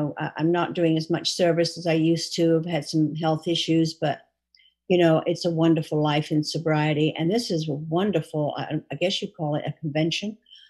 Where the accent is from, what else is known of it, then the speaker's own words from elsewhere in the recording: Laguna Hills, California, United States; alcoholic. I'm from Laguna Hills in Southern California.